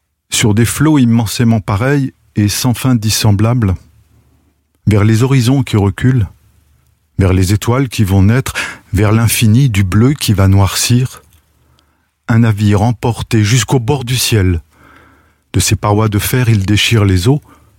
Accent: France

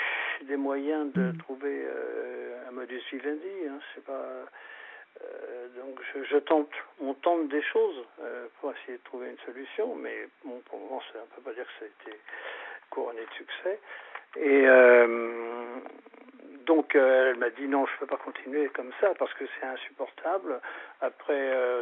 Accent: Paris, Île-de-France, France; Moi, je suis originaire de Paris.

